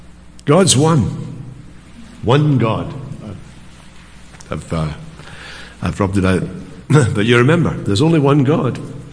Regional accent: Scotland, United Kingdom; I'm a Scotsman

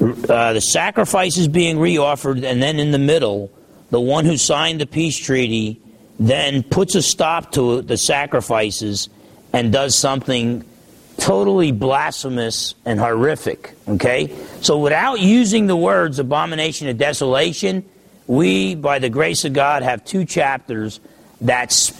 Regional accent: New Jersey, United States; But I'm from New Jersey. I'm by nature pessimistic.

